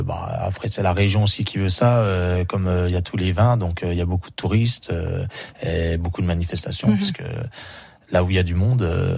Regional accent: Épinal, Grand Est, France; born there; j'ai 35 ans, je travaille au restaurant Les Tisons et je suis né à Épinal, dans les Vosges.

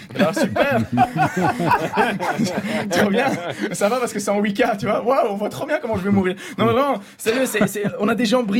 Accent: Belgium; Je viens de Belgique, hein. On prononce pareil, 8 et 8.

